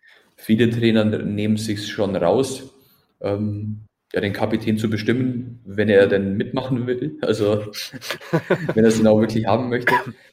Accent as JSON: {"language": "German", "town": "Füssen", "region": "Bavaria", "country": "Germany", "said": "Ich bin aus Füssen und liebe meine Heimat und bin auch wahnsinnig heimatverbunden und wollte auch nie wieder weg."}